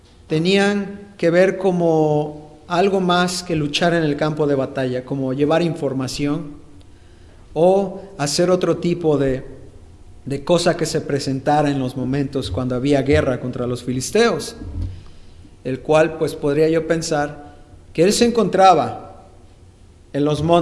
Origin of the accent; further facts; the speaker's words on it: Mexico; Estoy usando muchos modismos mexicanos, claro, porque soy mexicano, ¿verdad?